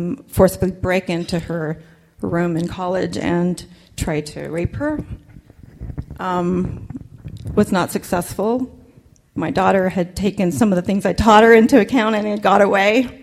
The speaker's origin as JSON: {"language": "English", "town": "Sandy", "region": "Utah", "country": "United States", "tie": "born or raised there", "said": "I grew up in Sandy, and you know, I've been all over the world"}